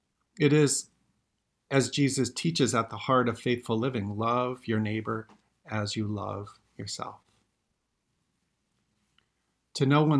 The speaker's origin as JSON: {"language": "English", "town": "Bozeman", "region": "Montana", "country": "United States", "tie": "born or raised there", "said": "Growing up in Bozeman, in the small town in Montana where I grew up, I was a suspect male."}